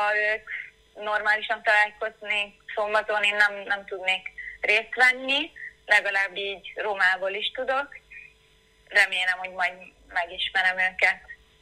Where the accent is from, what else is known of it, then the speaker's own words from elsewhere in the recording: Italy; Hungarian is a second language; a vezetéknevem olasz, mert én olasz vagyok, de édesanyám kecskeméti, fél családom magyar, és én amúgy magyarnak is érzem magam.